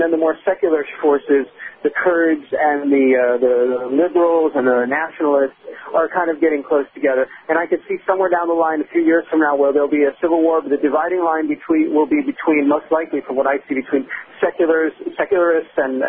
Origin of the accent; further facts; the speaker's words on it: United States; accent: American; I'm terrified that someone's going to overhear my American accent and give word to someone else